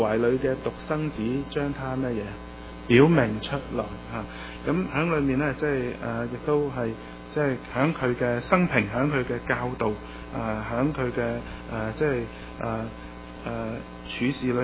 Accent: China; 其實都同我哋中國人都有啲似啊

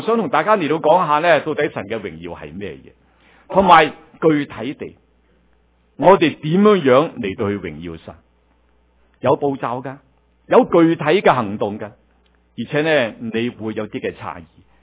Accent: Guangdong, China; 我哋中国人呢就好着重呢，即係要找住个机会。特别我哋广东人有句俗话呢

